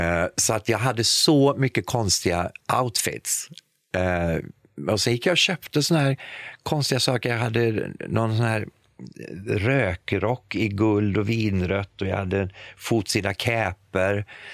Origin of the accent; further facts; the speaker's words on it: Sweden; moved away; För jag var hemma i Sverige någon gång efter ett halvår eller något sånt där.